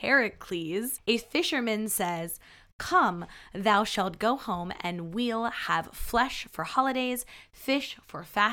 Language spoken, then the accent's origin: English; Salina, Kansas, United States; born there; So I was born in Salina, Kansas, and throughout my life, I have been made fun of for it.